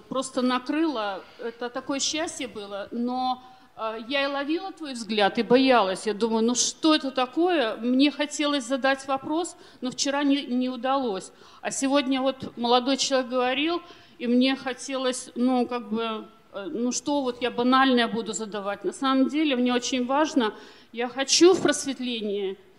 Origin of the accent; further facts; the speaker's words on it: Minsk, Belarus; я приехала из Минска.